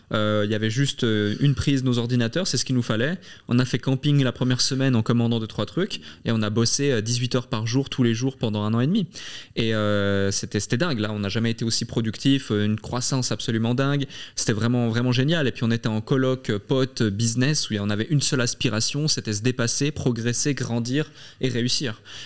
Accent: Avenches, Vaud, Switzerland; moved away as an adult; now in London, United Kingdom; je suis passé de Avenches à Genève, puis ensuite de Genève à Londres

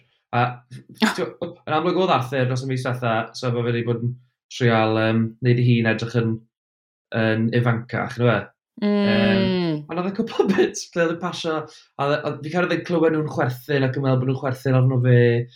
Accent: Bethesda, Wales, United Kingdom; Oedd i'n gweud bod ni'n dod o Bethesda

